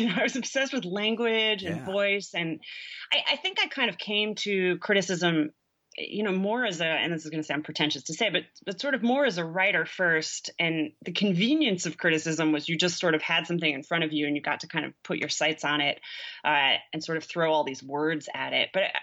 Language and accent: English; New York, United States; I grew up in the Hudson Valley in northern Westchester County in New York, about 45 minutes north of the city.